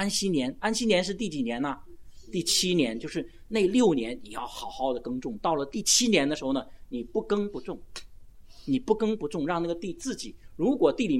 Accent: China; 我们中国人在这方面太可怜，真的

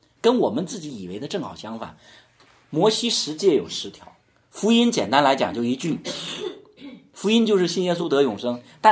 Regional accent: China; 我们中国人

